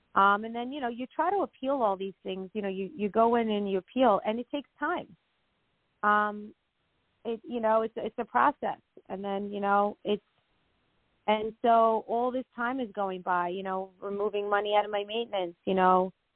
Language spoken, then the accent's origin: English; Rockland, New York, United States; It did. I grew up in Rockland.